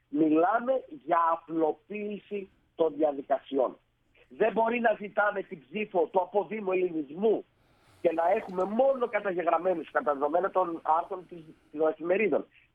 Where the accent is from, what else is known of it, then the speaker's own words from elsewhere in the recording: Thessaloniki, Central Macedonia, Greece; είμαστε και από τη Θεσσαλονίκη και οι δύο